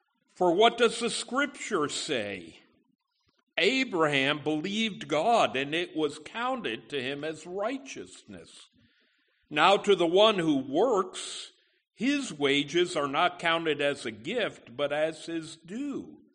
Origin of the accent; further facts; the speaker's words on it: Schenectady, New York, United States; where I grew up in Schenectady, New York.